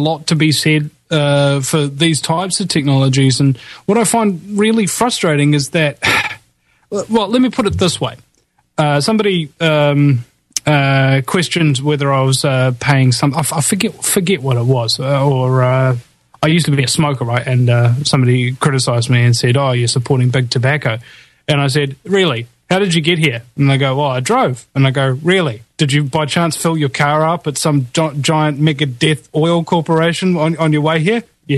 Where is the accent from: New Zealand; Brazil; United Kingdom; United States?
New Zealand; I'm the host from New Zealand.